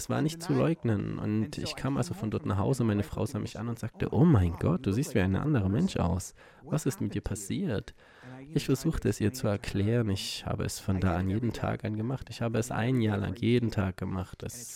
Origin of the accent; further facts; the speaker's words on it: Boston, Massachusetts, United States; Und ich komme aus Boston